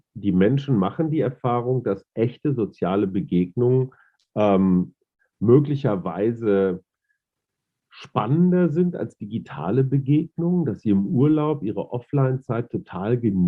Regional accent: North Rhine-Westphalia, Germany; ich bin da als Westfale und alter weißer Mann, Boomer und Schallplattenspieler und VHS-Kassette groß geworden

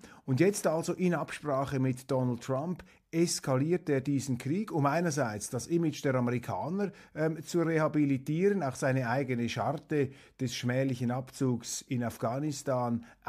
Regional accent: Zurich, Switzerland; In der Nähe des Zürcher Flughafens, dort bin ich aufgewachsen

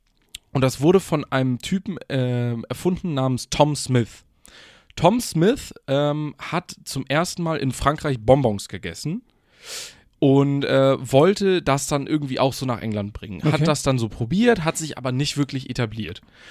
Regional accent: Germany; wie heißt es bei uns in Deutschland, so

